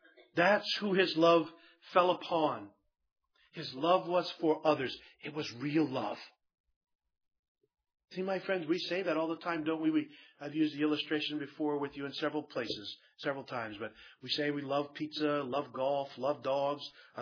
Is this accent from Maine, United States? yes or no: yes; Maine, United States; I grew up in Maine, where almost all of the people that I knew I had grandparents who spoke French.